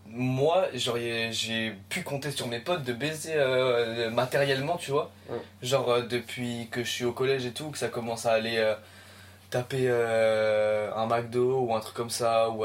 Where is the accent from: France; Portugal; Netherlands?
France; Saint-Nazaire, Pays de la Loire; On lui dit nous on vient de Saint-Nazaire et tout